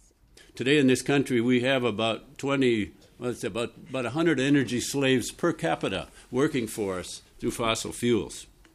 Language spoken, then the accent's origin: English; Rochester, Minnesota, United States; I'm from Rochester, energy activist.